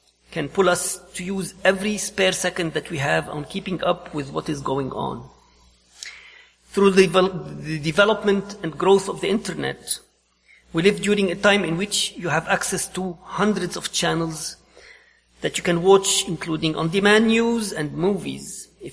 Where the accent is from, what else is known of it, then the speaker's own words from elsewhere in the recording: Lebanon; now in United States; When I grew up in Lebanon back in the 70s, when we got our first TV, there were three broadcast channels